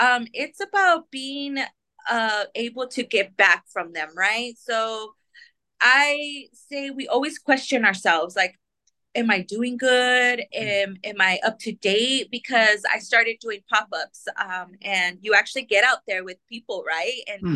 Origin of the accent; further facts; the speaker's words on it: San Jose, California, United States; San Jose, right. Local, native, born and raised in San Jose. I went to school locally as well.